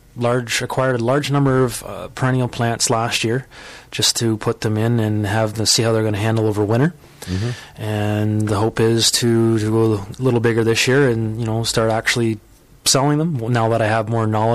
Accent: Guelph, Ontario, Canada; I'm being from the Guelph, Cambridge area.

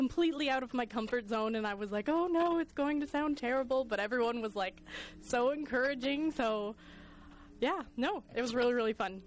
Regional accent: Chatham, Ontario, Canada; I went to Laurier here in Waterloo. I'm originally from Chatham, Ontario, and outside of Chatham, Ontario is this itty-bitty little French farming community called Pancor

